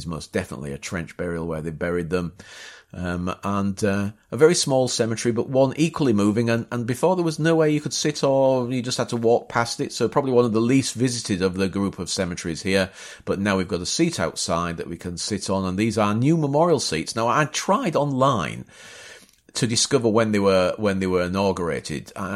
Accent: Bapaume, Hauts-de-France, France; It also twinned itself with Bapaume, my hometown.

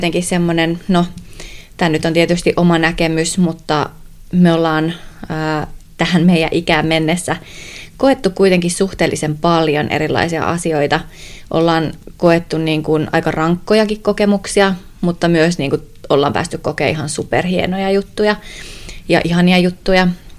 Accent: Jyväskylä, Central Finland, Finland; born there; mä asun meidän synnyin paikkakunnalla Jyväskylässä.

